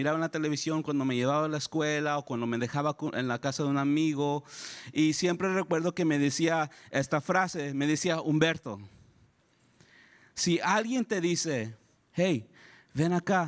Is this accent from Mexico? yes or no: yes; Mexico City, Mexico; born there; yo nací en el 1984 en la Ciudad de México, que antes se decía el Distrito Federal